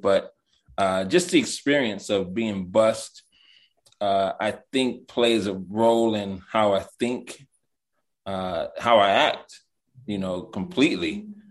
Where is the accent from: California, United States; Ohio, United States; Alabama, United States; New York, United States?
California, United States; Watts; also born or lived in Lakewood, United States; Grew up in, I was born in Watts, California. Lived out there all the way up until my 10th grade year, where when my family moved, my mom moved us to Lakewood, California.